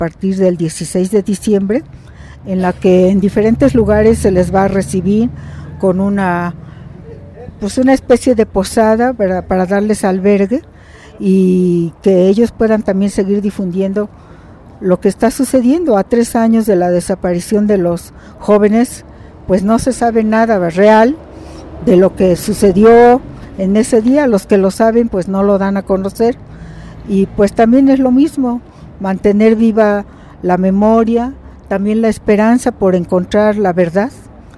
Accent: Mexico; no olvidemos que como mexicanos

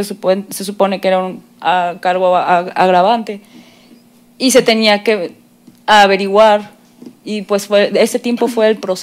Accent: Baja California Sur, Mexico; Nosotros somos de Baja California Sur.

